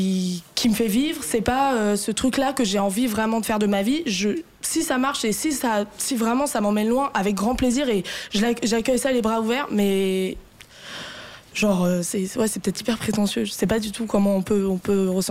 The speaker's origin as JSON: {"language": "French", "town": "Paris", "region": "Île-de-France", "country": "France", "said": "moi, en plus, par exemple, je suis parisienne"}